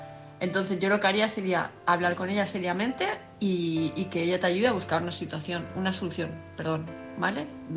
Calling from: Palma, Balearic Islands, Spain; de Palma de Mallorca

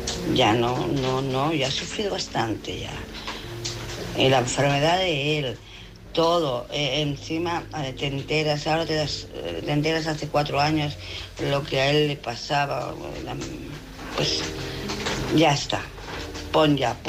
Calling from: Barcelona, Catalonia, Spain; de Barcelona.

